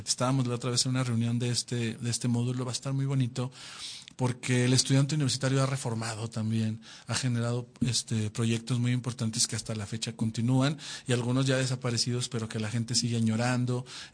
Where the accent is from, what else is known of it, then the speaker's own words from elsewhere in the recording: Durango, Mexico; hasta nosotros mismos que somos de Durango